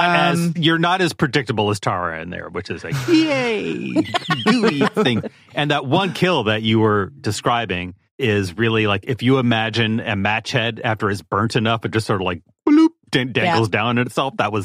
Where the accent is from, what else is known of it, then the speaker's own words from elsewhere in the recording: Buenos Aires, Argentina; I'm from Buenos Aires.